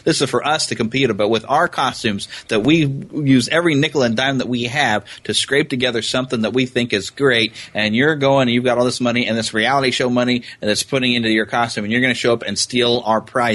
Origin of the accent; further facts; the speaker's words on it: United States; you know, I'm pure American.